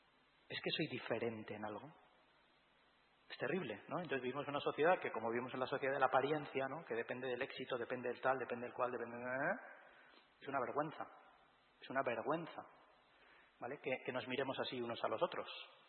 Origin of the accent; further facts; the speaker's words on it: Bilbao, Basque Country, Spain; moved away as an adult; also born or lived in Madrid; Si yo me fui de mi casa, soy de Bilbao a los 19 años, me vine a Madrid a vivir